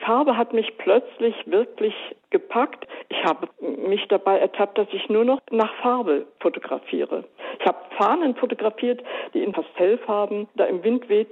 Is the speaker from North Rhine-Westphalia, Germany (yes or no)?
no; Berlin, Germany; born there; also born or lived in Bavaria; Vielleicht, weil ich doch Berlinerin bin, geborene Berlinerin und es in Bayern nicht ausgehalten habe.